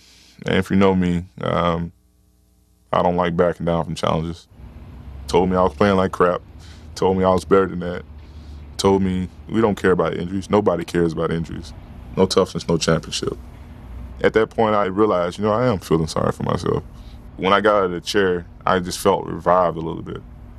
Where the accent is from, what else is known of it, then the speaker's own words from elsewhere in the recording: Alabama, United States; Growing up in Alabama, for a birthday present, I got the He-Man sword.